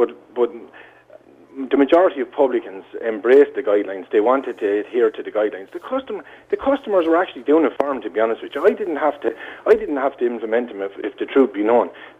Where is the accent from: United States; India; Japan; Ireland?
Ireland; We're all Irish. Rural, urban, we're all Irish. We're all Irish.